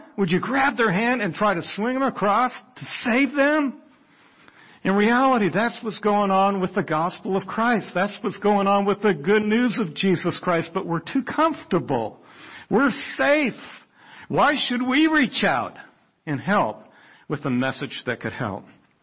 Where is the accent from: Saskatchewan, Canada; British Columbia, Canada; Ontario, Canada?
Ontario, Canada; Toronto; I grew up in Toronto, Canada. I lived 100 miles away from Niagara Falls